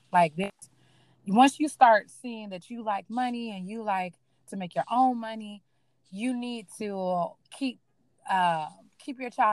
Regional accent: Atlanta, Georgia, United States; being born and raised in Atlanta, I saw a lot of Black wealth very young. I didn't necessarily come from that. I came from, you know, we call it Collard Park. Georgia, which is so I'm from Atlanta, like true old Atlanta.

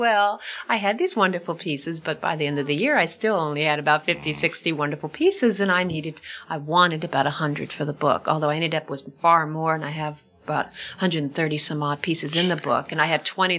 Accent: California, United States; I grew up in California, and for many years always celebrated Christmas in California

